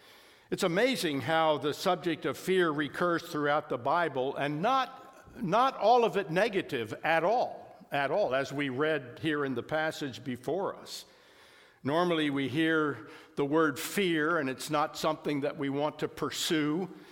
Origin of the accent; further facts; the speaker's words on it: Arlington, Virginia, United States; I grew up in Arlington, Virginia.